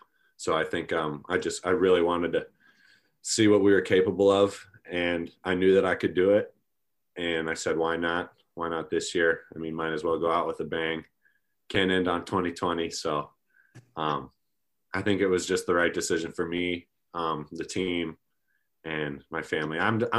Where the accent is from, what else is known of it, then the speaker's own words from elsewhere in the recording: Madison, Wisconsin, United States; I mean, I grew up in Madison. I grew up a Badger.